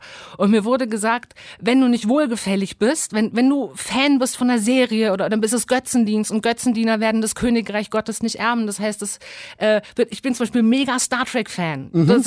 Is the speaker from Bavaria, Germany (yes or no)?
yes; Bavaria, Germany; Ich bin im stockkonservativen Bayern, in Franken aufgewachsen. Weil meine Eltern haben Berlin verlassen, als es darum ging, eine Familie zu gründen.